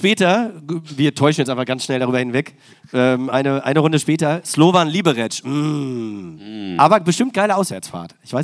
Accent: Lower Saxony, Germany; Ich komme aus der Nähe von Hannover.

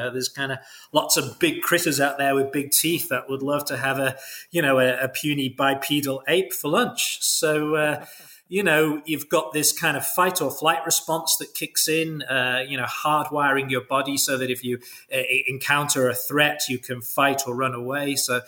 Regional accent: England, United Kingdom; moved away as an adult; now in Australia; I'm English originally. I moved to Australia when I was 25

